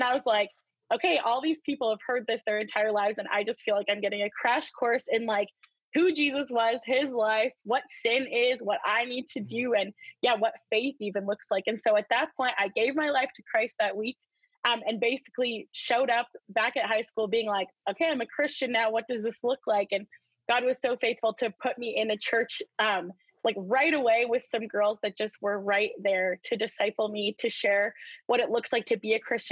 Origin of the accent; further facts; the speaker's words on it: Whistler, British Columbia, Canada; also born or lived in Vernon; just like Dan said, and I grew up in Whistler. And then when I was in high school, we moved to Vernon, which is up in the Okanagan by Kelowna.